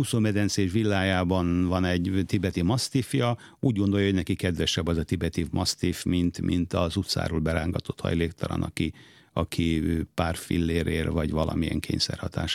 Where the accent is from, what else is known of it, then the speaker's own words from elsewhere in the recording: Kaposvár, Somogy, Hungary; aki kaposvári születésű vagyok, és ott éltem 18 éves koromig